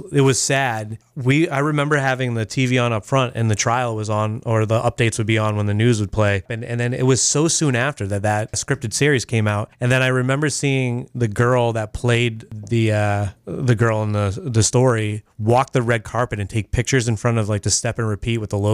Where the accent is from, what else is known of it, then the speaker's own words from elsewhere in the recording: Massachusetts, United States; maybe it's a Massachusetts thing because we're just classier from Massachusetts.